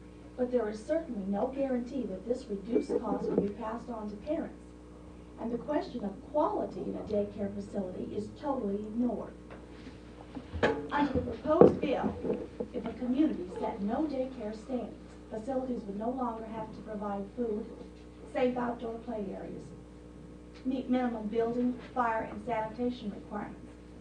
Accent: Anchorage, Alaska, United States; I'm from Anchorage.

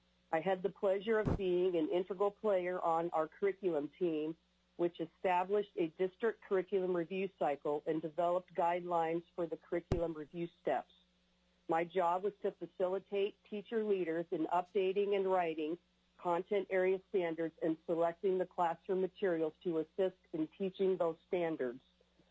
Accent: Palmer, Alaska, United States; I'm calling in from Palmer, Alaska.

